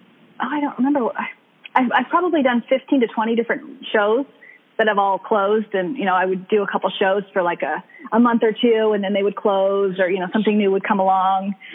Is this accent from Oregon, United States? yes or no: no; Grand Junction, Colorado, United States; born there; I was born in Grand Junction, Colorado, and I was born in October during football season